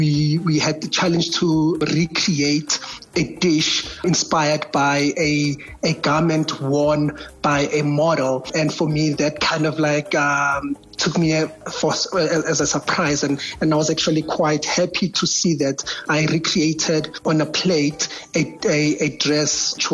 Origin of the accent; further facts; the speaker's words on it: Johannesburg, Gauteng, South Africa; when I was growing up in Hillbrow, I grew up just before things just started going down.